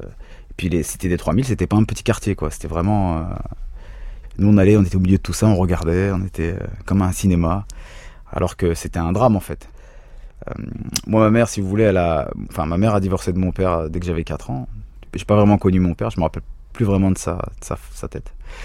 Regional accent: Aulnay-sous-Bois, Île-de-France, France; also born or lived in Paris; Moi je suis né à Paris 12e à l'origine, et puis je grandis plutôt tranquillement jusqu'à mes 8-9 ans, on va dire. Puis je déménage à Aulnay-sous-Bois, au 3000, cité des 3000, où là, c'est une sacrée cité.

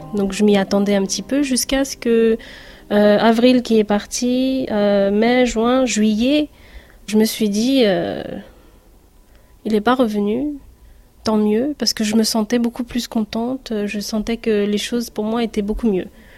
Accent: Champigny-sur-Marne, Île-de-France, France; J'ai grandi à Champigny-sur-Marne. Nous avions quand même une communauté très très diverse, c'est-à-dire algériens, marocains, tunisiens, même africaines de tout pays.

